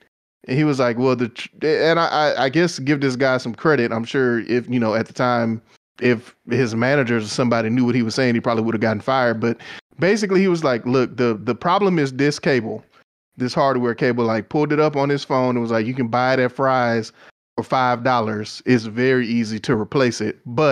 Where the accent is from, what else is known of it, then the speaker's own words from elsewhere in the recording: Texas, United States; I'm familiar. I'm from Texas.